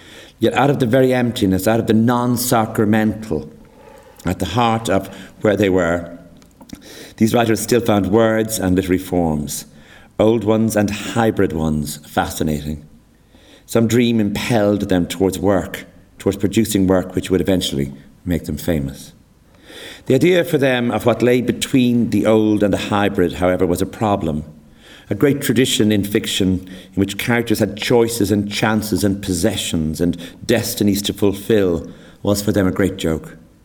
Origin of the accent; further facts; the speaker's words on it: Enniscorthy, County Wexford, Ireland; certainly when I came up from Enniscorthy to UCD